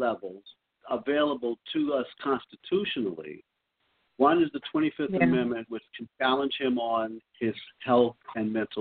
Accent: Washington, District of Columbia, United States; I mean, growing up in Washington D.C., you become clearly aware of the number of security elements in that city

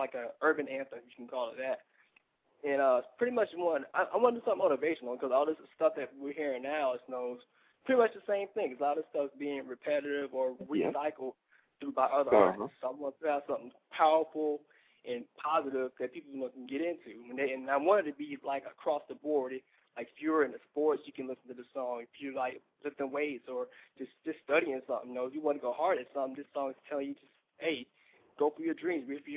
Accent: Atlanta, Georgia, United States; Yeah, like you said, I'm from Atlanta, GA.

